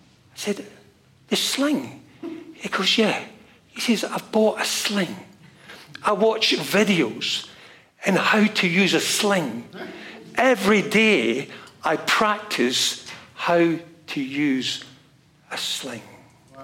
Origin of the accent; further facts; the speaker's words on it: Scotland, United Kingdom; born there; I was born in Scotland, as you can tell, Roman Catholic family, youngest of 10, 6 brothers and 3 sisters.